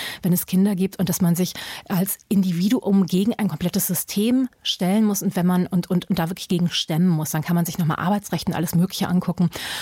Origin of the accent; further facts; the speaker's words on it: Germany; born there; Das Wort Fremdenfeindlichkeit impliziert aber, wir sind fremd. Ich bin in Deutschland geboren. Natürlich bin ich keine Fremde.